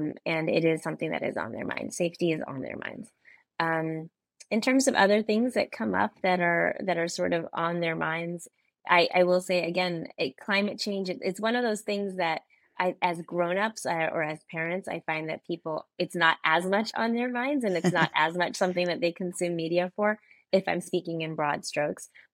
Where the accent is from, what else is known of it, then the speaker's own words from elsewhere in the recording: Kansas City, United States; now in New York, United States; I'm from Kansas City, so I'm a fellow Midwesterner.